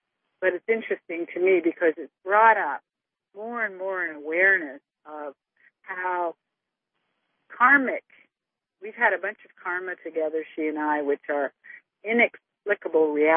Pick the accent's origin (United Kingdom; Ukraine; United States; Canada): Canada; You can tell I'm Canadian today.